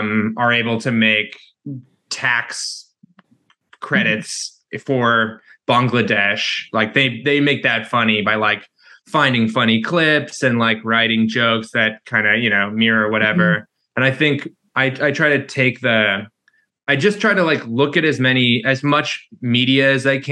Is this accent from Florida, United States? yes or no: no; Colorado, United States; I'm from Colorado. I grew up there, and it's been dry as a fucking bone for 20 years already.